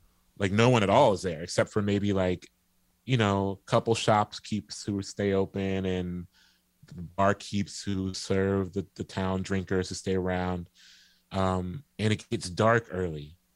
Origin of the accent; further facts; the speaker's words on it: Columbus, Ohio, United States; as a person growing up in Columbus, Ohio, who wasn't at that point all that well traveled